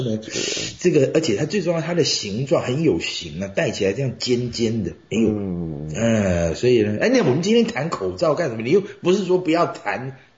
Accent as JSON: {"language": "Chinese", "country": "Taiwan", "said": "跟我们台湾人比较一样"}